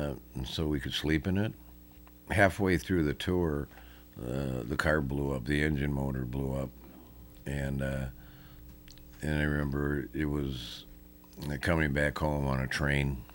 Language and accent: English; Edina, Minnesota, United States; also born or lived in Cleveland / Milwaukee; I was born in Cleveland, went to Milwaukee, and then we finally got to Minnesota when I was in, I think, seventh or eighth grade.